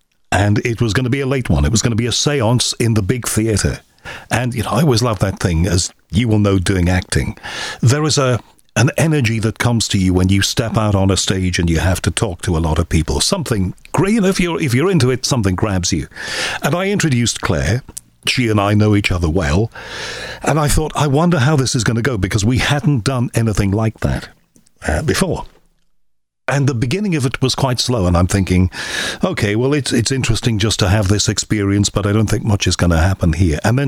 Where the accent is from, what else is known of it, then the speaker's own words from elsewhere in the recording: Liverpool, North West England, United Kingdom; born there; there was another guy there, who was from the street that I was born in Liverpool.